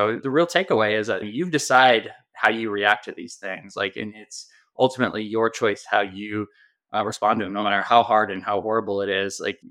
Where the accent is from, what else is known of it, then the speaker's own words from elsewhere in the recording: Arizona, United States; So we're from Arizona and it's very hot and dry here.